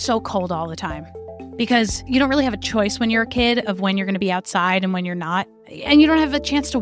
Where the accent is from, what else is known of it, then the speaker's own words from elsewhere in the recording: New York, United States; I'm from New York.